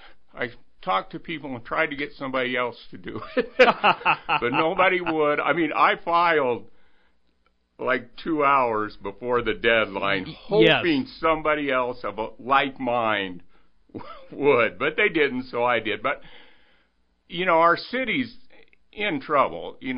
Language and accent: English; Denver, Colorado, United States; moved away as an adult; Well, I grew up mostly in the Denver area